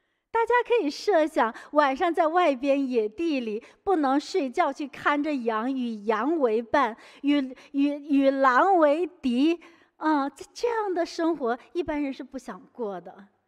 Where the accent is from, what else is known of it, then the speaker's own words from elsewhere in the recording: Singapore; 我们新加坡人不太知道，你没有喂过马，没有养过马，不太知道。